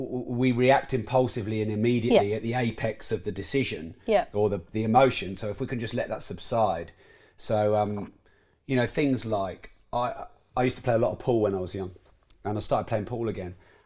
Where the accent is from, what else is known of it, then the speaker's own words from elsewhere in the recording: Peterborough, East of England, United Kingdom; I was raised in Peterborough.